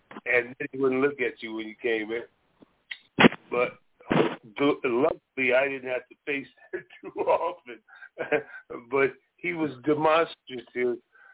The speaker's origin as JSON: {"language": "English", "town": "Seattle", "region": "Washington", "country": "United States", "tie": "born or raised there", "said": "I was born and raised here in Seattle. I came back home in the 90s"}